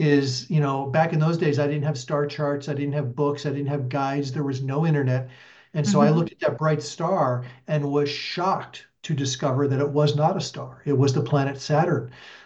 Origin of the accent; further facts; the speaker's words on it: Maryland, United States; I grew up in Maryland, and I remember sitting out in front of my house on cold nights